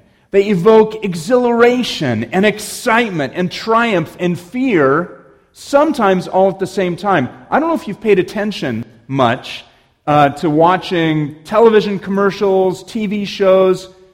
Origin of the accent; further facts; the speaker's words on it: Newberg, Oregon, United States; I grew up in Newburgh, Oregon. My dad was at George Fox College back then, now university.